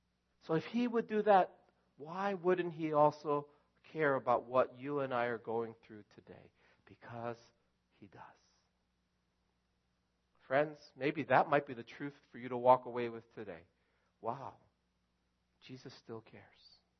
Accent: New York, United States; also born or lived in Chicago / down south; I've lived in Chicago. I've lived down south. I grew up in New York, New Jersey area.

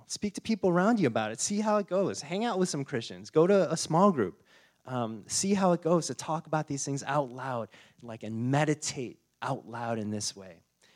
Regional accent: United States; maybe it's just because we're so American and we're so individualistic

